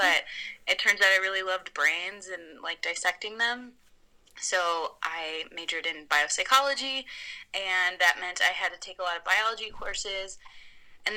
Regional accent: St. Louis, Missouri, United States; So I grew up in St. Louis and I thought psychology was interesting, so I studied it at a community college.

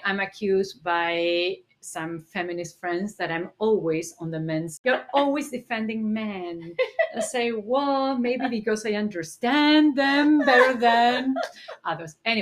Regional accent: Buenos Aires, Argentina; English is a second language; I am from Argentina. I was born and raised in Buenos Aires.

